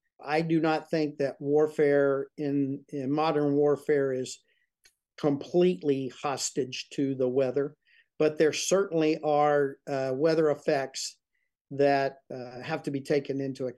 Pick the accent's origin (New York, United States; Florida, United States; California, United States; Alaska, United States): Florida, United States; I'm from Florida. He's my governor.